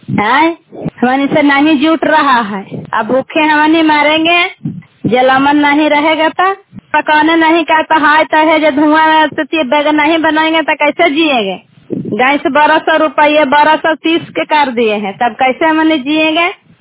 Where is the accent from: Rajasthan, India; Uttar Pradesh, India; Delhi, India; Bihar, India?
Bihar, India; मकरौता पंचायत के रहने वाला हूँ, घर सब चक जिला नालंदा।